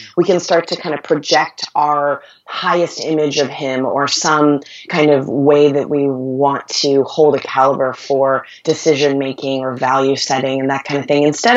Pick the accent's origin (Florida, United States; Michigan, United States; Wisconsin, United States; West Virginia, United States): West Virginia, United States; because I'm from West Virginia and those are my people.